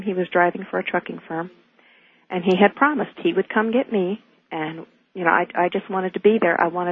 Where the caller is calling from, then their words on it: Phoenix, Arizona, United States; I'm calling from Phoenix, Arizona.